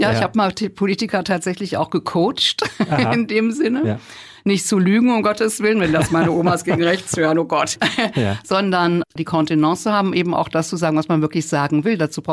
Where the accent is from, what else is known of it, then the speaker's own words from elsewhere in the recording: Berlin, Germany; In Steglitz. Tatsächlich in der Wohnung, in der ich jetzt wieder lebe, ja.